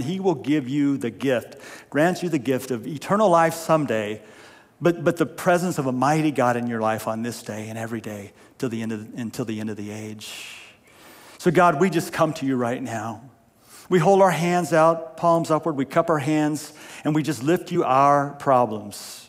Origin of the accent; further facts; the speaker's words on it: Cave Junction, Oregon, United States; At least they had that where I grew up in Cave Junction.